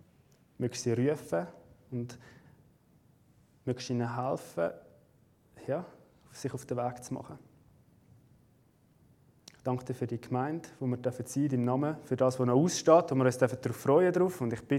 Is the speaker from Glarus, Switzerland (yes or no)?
no; Rüti, Zurich, Switzerland; eine Stadt wie Rüti, wo ich herkomme